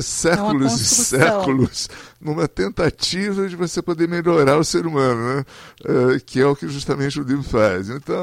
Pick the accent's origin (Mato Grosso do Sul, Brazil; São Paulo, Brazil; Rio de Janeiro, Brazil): Mato Grosso do Sul, Brazil; Corumbá; Eu fico contente que a minha cidade natal, minha Corumbá, gente, esteja agitando isso daí.